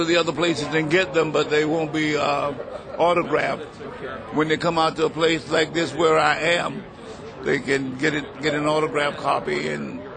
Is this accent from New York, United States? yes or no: no; Wilmington, North Carolina, United States; Wilmington, North Carolina. There's another basketball player who grew up across town from where I live years after I left, by the name of Michael Jordan.